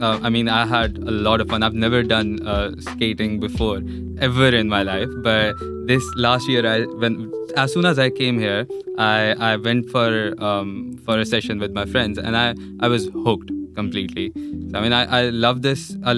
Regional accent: Pakistan; English is a second language; now in United Kingdom; here in the UK, like I'm from Pakistan, right?

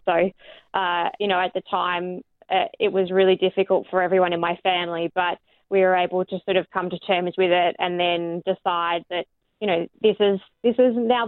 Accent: Geelong, Victoria, Australia; I grew up in Geelong

